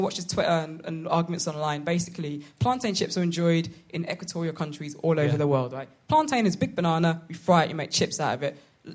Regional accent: London, United Kingdom; I'm from London.

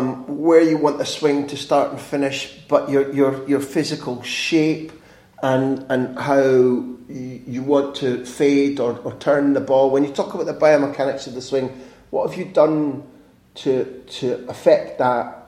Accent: Scotland, United Kingdom; Growing up as a Scot

